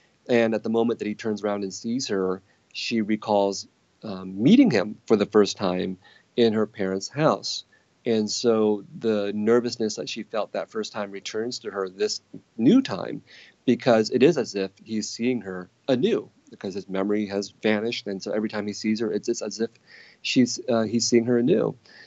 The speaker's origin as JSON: {"language": "English", "town": "San Jose", "region": "California", "country": "United States", "tie": "born or raised there", "said": "When I was growing up in San Jose of the 1970s and 1980s, the threat of violence was omnipresent."}